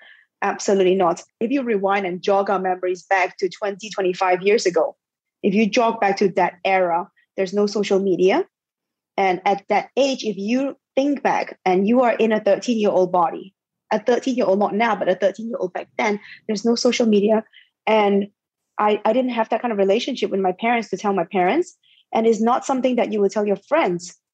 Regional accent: Ipoh, Perak, Malaysia; I grew up in Ipoh.

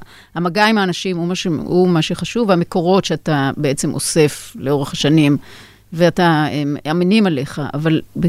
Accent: Jerusalem, Jerusalem District, Israel; אני הייתי ילדה ירושלמית, וגדלתי לתוך הדבר הזה.

